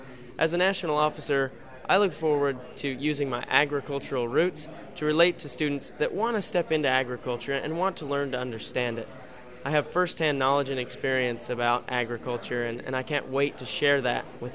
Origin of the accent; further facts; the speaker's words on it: Blackfoot, Idaho, United States; I come from the Blackfoot FFA chapter out in Idaho